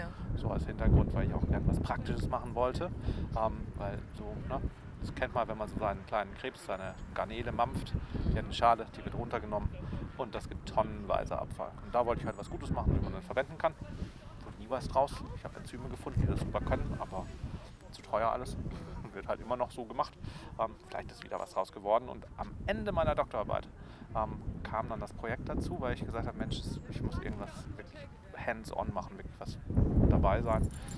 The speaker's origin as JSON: {"language": "German", "region": "Southern Germany", "country": "Germany", "tie": "born or raised there", "said": "Ich komme eigentlich gebürtig aus Süddeutschland, habe dort schon immer dann im Garten rumgewerkelt."}